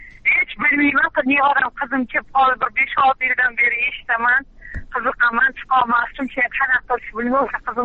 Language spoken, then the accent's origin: Uzbek; Xalqobod, Tashkent Region, Uzbekistan; Toshkent oblasi Yangiyo'l rayon Xalqobod poshalkasidanman.